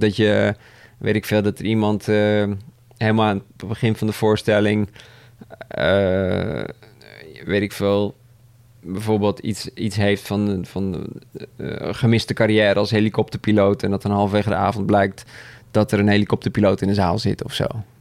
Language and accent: Dutch; Leiden, South Holland, Netherlands; Ik kom uit Leiden.